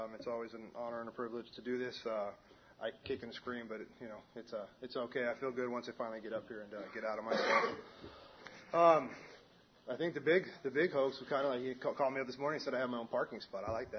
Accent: San Diego, California, United States; So, I'm from San Diego. I grew up in a normal Southern California family.

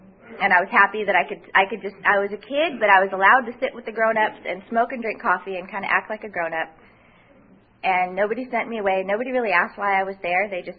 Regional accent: San Leandro, California, United States; born there; also born or lived in Santa Maria; I was born in the Bay Area in San Leandro. We moved just a little way south down to Santa Maria.

